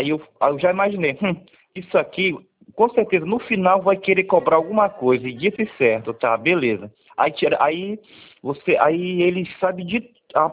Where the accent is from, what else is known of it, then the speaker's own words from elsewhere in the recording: Porto Velho, Rondônia, Brazil; eu sou aqui de Porto Velho, Rondônia.